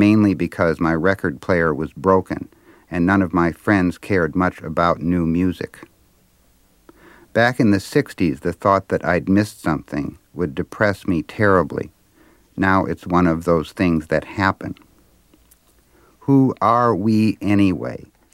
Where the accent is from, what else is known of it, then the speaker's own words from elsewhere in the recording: Minnesota, United States; moved away as an adult; I grew up in Minnesota when I was about 20. I worked my way east as a newspaper reporter.